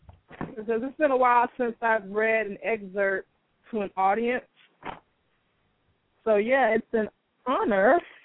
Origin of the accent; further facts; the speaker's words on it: Miami, Florida, United States; now in Atlanta, United States; I am originally from South Florida. I was born in Miami. I recently relocated to Atlanta a couple of months ago